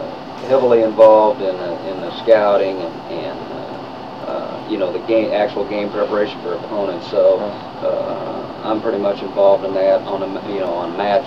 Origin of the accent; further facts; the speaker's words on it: Kansas City, Missouri, United States; I'm from Kansas City originally, so I'm able to coach at the Division I level in my hometown, so that's been a real enjoyable experience.